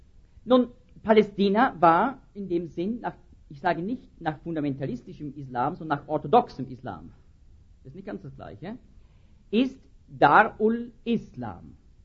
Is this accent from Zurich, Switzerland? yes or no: yes; Zurich, Switzerland; born there; In meiner geliebten Schweiz. Ich bin in Zürich geboren, meine Frau kommt von Basel her.